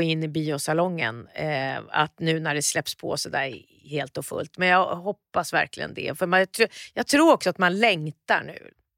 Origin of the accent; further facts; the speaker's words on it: Västerås, Västmanland County, Sweden; Och då bodde vi i Huvudsta. Vi hade flyttat från Västerås då. Jag saknade Västerås.